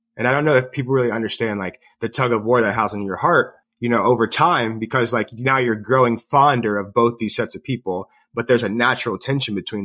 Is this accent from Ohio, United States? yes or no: yes; Columbus, Ohio, United States; So I grew up in Columbus, Ohio, as I mentioned earlier.